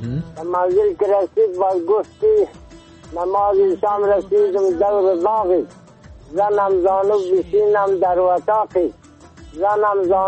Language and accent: Persian; Dasht-e Sefid, Bamyan, Afghanistan; قریه ما دشت سفید، ولسوالی ما کامل، ولایت ما بامیان. یعنی … در سنجی 83 ساله